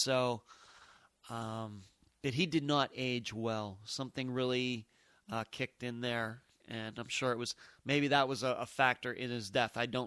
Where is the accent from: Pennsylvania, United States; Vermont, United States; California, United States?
Pennsylvania, United States; Leechburg; also born or lived in Greensburg, Pennsylvania; I grew up there. I was born in Greensburg, Pennsylvania, lived in Leechburg, Pennsylvania until 1998, and then moved. My parents still live in the area in Butler, Pennsylvania.